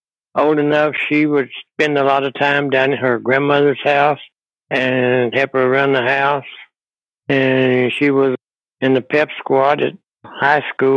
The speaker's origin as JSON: {"language": "English", "town": "Fort Worth", "region": "Texas", "country": "United States", "also_born_or_lived": "Mount Pleasant, United States", "said": "Yes. Been here since 1948. We moved here from Mount Pleasant, Texas."}